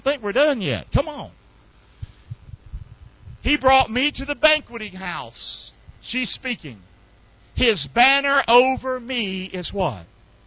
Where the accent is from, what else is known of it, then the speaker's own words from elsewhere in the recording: North Carolina, United States; I'm from North Carolina, man.